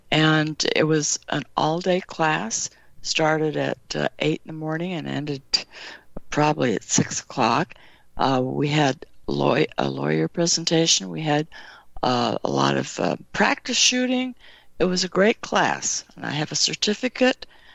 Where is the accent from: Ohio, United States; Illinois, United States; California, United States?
California, United States; also born or lived in Nevada; I was raised in California, Nevada, and in those two states.